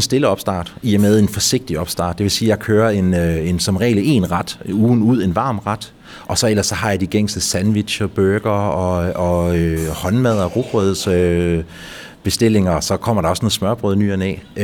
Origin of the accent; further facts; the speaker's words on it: Aarhus, Central Denmark Region, Denmark; now in Sorø, Denmark; Altså jeg er tilflytter oprindeligt fra Aarhus af, opvokset i Jylland, og flyttet til Ringsted først, og senere til Sorø